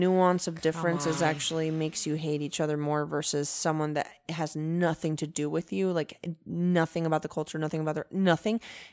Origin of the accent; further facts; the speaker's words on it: Venezuela; now in United States; check all the boxes of what a Venezuelan usually means. I don't think anyone does. But right. and then I'm an American, and I'm very proud to be an American as well.